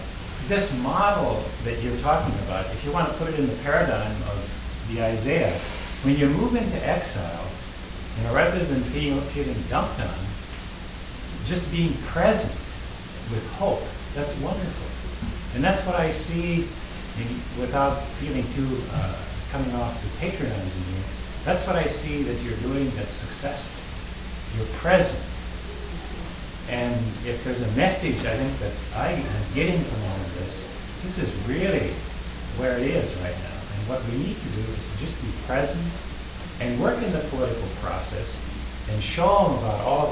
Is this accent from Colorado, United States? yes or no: yes; Fort Collins, Colorado, United States; from Fort Collins, Colorado.